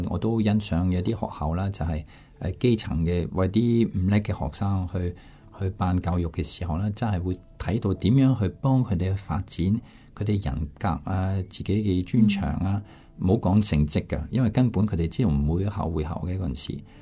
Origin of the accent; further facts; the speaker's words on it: Hong Kong; 咁之后佢话：你系咩人？我香港人咯、啊。是不是啊？咁样咁咪真系，我真系觉得我系香港人。